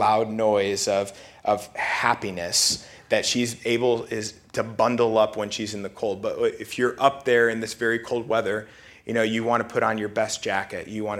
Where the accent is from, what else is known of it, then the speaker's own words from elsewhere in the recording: United States; first of all, we're so American, right? We have schedules for everything.